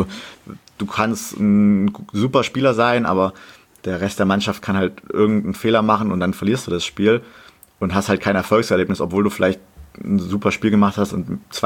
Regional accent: Germany; ich spreche auch kein Türkisch. Deshalb, also Heimat ist für mich auf jeden Fall Deutschland. Ich identifiziere mich auch als Deutscher und in die Türkei habe ich halt nur familiäre Verbindungen. Aber ansonsten ist für mich ganz klar Deutschland meine Heimat.

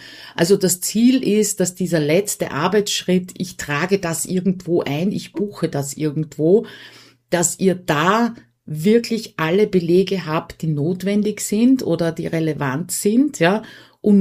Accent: Austria; EAR heißt bei uns in Österreich Einnahmen-Ausgaben-Rechnung.

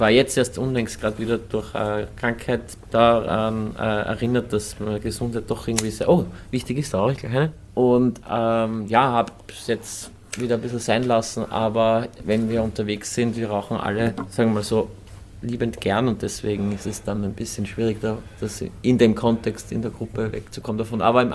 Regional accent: Austria; Eine Zigarette drehen, das sagen wir halt Wutzeln als Österreicher.

